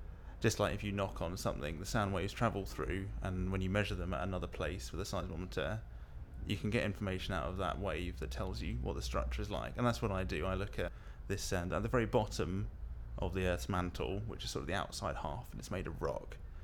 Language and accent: English; Jersey; moved away as an adult; also born or lived in Cambridge; now in Bristol, United Kingdom; born on the 3rd of September 84, and I'm originally from Jersey and now live in Bristol, where I'm doing my PhD.